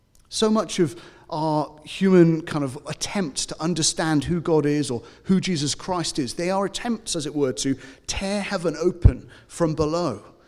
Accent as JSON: {"language": "English", "country": "United Kingdom", "said": "I'm British, you don't approach people on the street and just ask them random questions."}